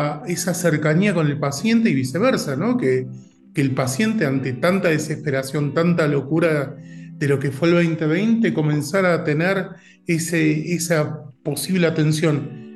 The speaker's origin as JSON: {"language": "Spanish", "region": "Buenos Aires", "country": "Argentina", "moved": "as an adult", "lives_now": "Colombia", "said": "vale la pena aclarar que soy de Buenos Aires, por si no se notó el tono, luego me vine para Colombia hace casi 3 años"}